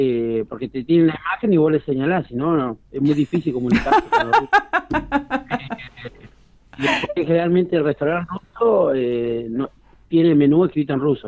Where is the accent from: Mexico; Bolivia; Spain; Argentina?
Argentina; somos argentinos